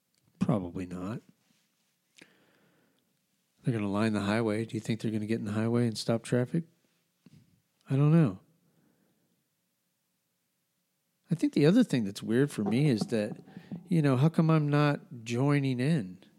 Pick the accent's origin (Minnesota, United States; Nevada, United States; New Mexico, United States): New Mexico, United States; I grew up in New Mexico, you know, I've always had, I've grown up in different races. We, you know, there was a lot of Mexicans, a lot of Spanish. When I grew up in New Mexico, when I was in high school and middle school, there was a lot of gangs.